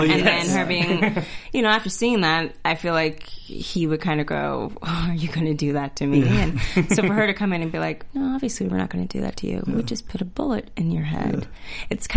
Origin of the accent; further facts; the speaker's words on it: Texas, United States; also born or lived in Georgia; I'm from Texas and Georgia. I'm not surprised at all.